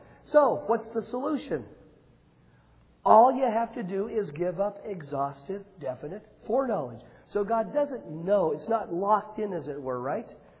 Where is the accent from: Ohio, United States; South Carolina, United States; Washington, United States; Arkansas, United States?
Washington, United States; up in the Northwest where I grew up in Washington State